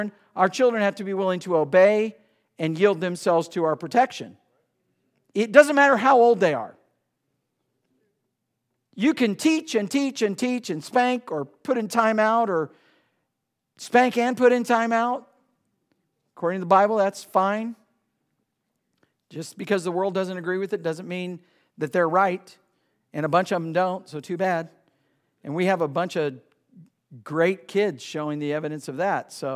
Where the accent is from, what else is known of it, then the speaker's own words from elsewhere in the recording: Georgia, United States; growing up in Georgia, we had no choice. It was yes, ma'am, yes, sir.